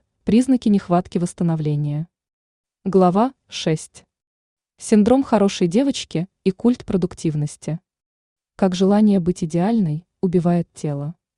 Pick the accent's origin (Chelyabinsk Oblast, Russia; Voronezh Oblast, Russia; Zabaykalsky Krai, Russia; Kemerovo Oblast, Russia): Kemerovo Oblast, Russia; Novokuznetsk; moved away as an adult; now in Moscow, Russia; Родилась в Сибири, в Новокузнецке. Там я научилась быть сильной и выносливой. В 25 лет переехала в Москву, и жизнь закрутилась.